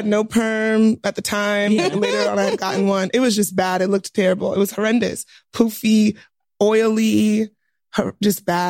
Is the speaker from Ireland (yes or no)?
no; United States; I'm Black American in the chair.